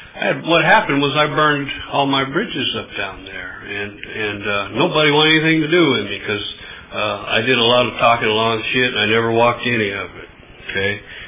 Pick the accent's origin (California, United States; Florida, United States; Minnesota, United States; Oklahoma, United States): California, United States; Bakersfield; now in Porterville, United States; I was raised in Bakersfield and did a lot of my using and drinking and running around in Bakersfield, Oildale area.